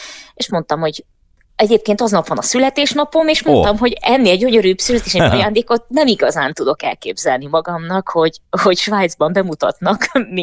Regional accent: Hungary; én magyarként, tehát ahogy mondod, egyedüli külföldiként

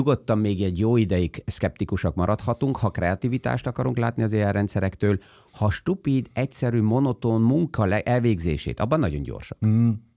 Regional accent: Transylvania, Romania; Én Erdélyben nőttem fel

